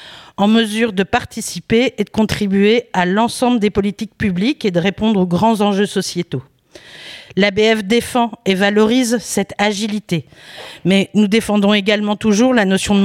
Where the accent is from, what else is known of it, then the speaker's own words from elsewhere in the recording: Lille, Hauts-de-France, France; En plus, je suis de Lille